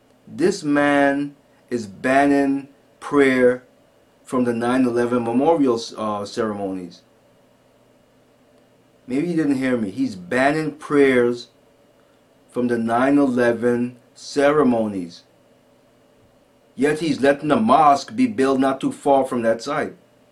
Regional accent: St. Thomas, U.S. Virgin Islands; I'm from the St. Thomas, Virgin Islands, let me tell you.

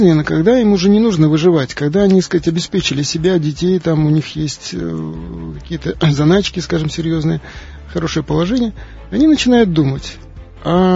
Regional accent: Kazakhstan; born there; я родился в Казахстане

